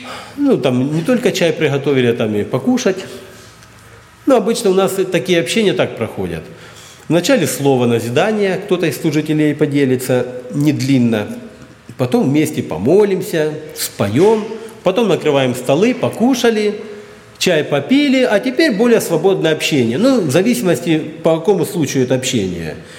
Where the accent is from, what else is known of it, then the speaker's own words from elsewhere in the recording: Ukraine; Я по-немецки никогда не читал, и я украинец по национальности.